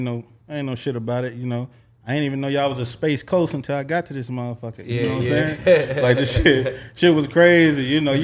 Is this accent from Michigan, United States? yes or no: no; Little Rock, Arkansas, United States; Yeah, man … I hail from Little Rock, Arkansas, man. 501 to the death of me, you know. City boy, country boy, you know, good living, you know.